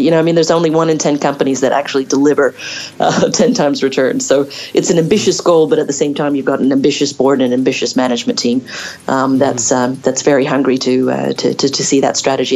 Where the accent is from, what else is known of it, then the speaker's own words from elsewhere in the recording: Dallas, Texas, United States; moved away as an adult; now in Europe; So I'm originally from Dallas, Texas, moved to Europe about 20 years ago, and have been here since.